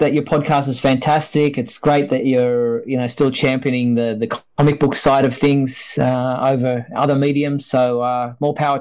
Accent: Australia; I guess the novelty of being an Australian in the U.S. probably helps.

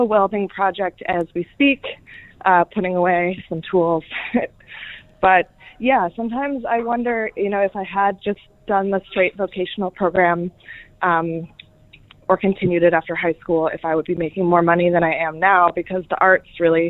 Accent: Santa Fe, New Mexico, United States; I grew up in Santa Fe, New Mexico, and that's where I learned how to weld.

